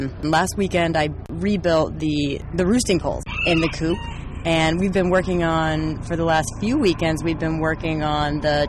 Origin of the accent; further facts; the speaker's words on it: Missouri, United States; I'm from Missouri, so there's a good deal of chickens around.